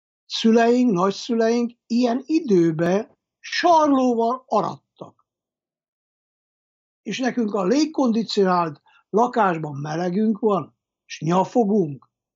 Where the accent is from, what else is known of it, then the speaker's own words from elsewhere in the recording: Székely Land, Romania; Emlékszem én, hogy 59-ben születtem, 64-ben volt a kollektivizálás. De ugye a Székelyföldre, mire eljutott, 65-66, mert nagy fiú voltam.